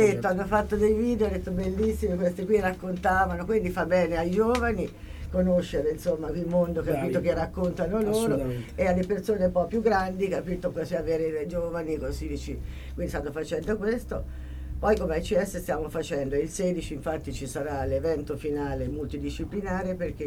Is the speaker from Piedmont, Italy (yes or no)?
no; Perugia, Umbria, Italy; faccio parte dal comitato di Perugia, insomma, perché sono perugina